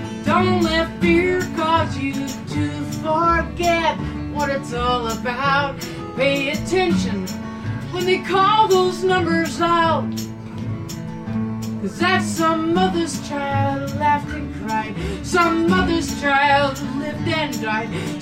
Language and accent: English; Fayetteville, Arkansas, United States; I'm coming from Fayetteville, Arkansas.